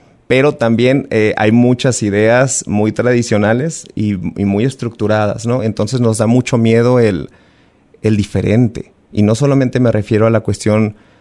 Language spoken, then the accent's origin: Spanish; Mexico; nosotros como mexicanos